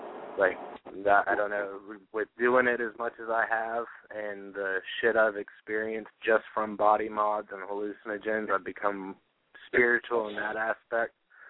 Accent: Florida, United States; I'm from Florida.

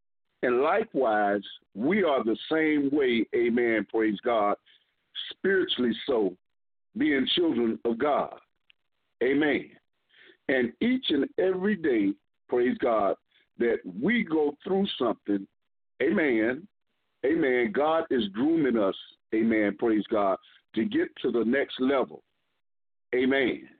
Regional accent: Florida, United States; I'm from Florida, too, like the pastor, and that's where most of my family is.

